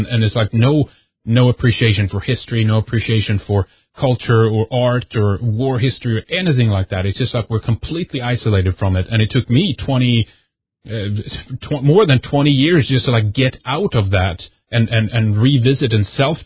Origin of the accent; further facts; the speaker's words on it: Sweden; I remember how it was growing up in Sweden around, you know, that period when there was nothing there.